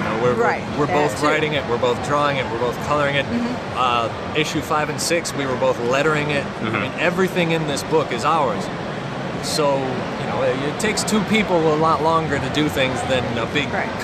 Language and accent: English; Michigan, United States; you have to remember, we're from Michigan. We grew up, our whole lives have been spent in a horrible economy.